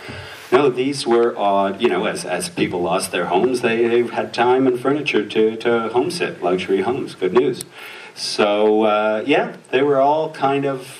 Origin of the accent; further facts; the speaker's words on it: Canada; we as Canadian filmmakers with our distinctly Canadian point of view can go and look at the best stories